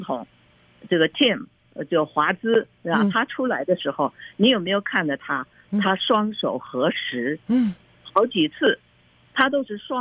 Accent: China; 这是我们中国人的一个思想

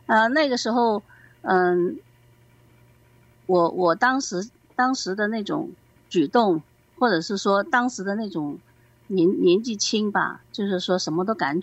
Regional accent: China; born there; 我是在中国内地出生的，是1969年

